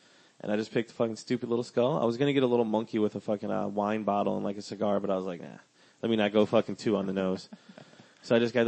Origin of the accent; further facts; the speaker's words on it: Wisconsin, United States; I'm from Wisconsin. There's no Pentecostals in Wisconsin.